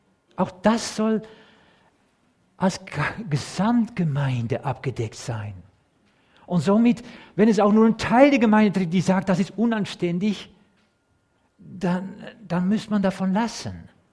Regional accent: Netherlands; Als Holländer, dann merkt man das ja nicht.

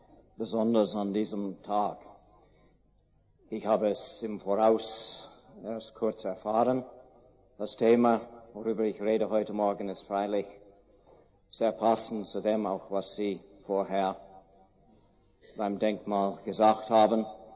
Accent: Canada; Ich bin in den Kriegsjahren geboren, bin in Kanada aufgewachsen.

